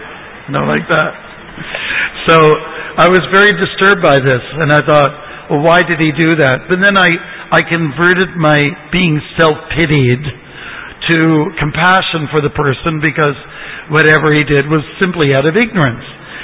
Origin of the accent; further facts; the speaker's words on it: Ontario, Canada; I remember growing up in Canada, very close to a place called Uncle Tom's Cabin